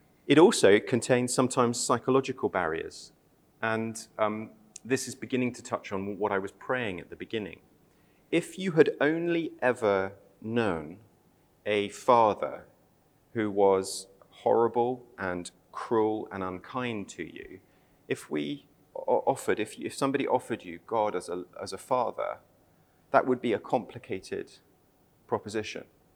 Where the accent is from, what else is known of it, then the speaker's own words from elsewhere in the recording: England, United Kingdom; No, not Australian, I'm from England.